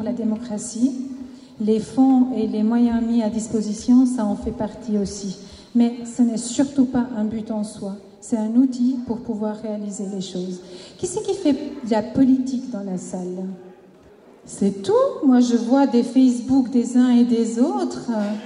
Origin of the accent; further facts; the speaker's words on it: Switzerland; je suis d'origine albanaise, je suis suissesse et d'origine albanaise.